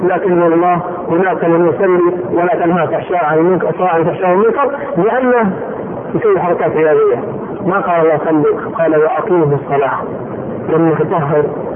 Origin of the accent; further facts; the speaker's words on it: Saudi Arabia; من اطرف الاسر عندنا في السعودية